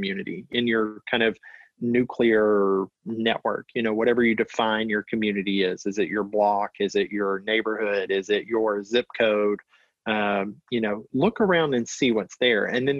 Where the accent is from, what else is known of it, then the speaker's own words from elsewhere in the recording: Louisiana, United States; I grew up in Louisiana, and it was my job to empty the dehumidifier.